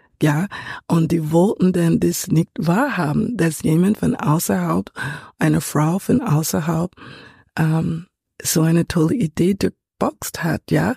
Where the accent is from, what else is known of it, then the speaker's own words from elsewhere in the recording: New York, United States; now in Vienna, Austria; aber wir leben in Wien. Wir beide kommen nicht aus Wien. Du kommst aus Graz, ich komme aus New York.